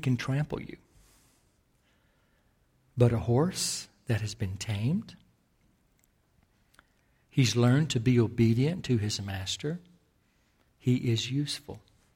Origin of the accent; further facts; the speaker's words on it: Texas, United States; And I was raised in West Texas.